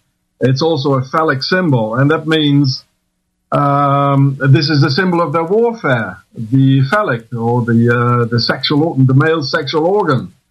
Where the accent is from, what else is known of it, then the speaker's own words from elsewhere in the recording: South Africa; I'm 50 years old. I'm a South African. I'm a white South African and a veteran of a couple of wars in South Africa.